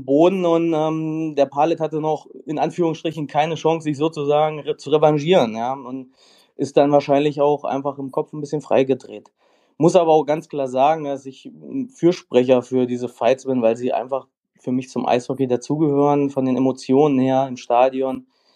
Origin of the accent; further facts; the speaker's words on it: Kassel, Hesse, Germany; Ich komme aus Kassel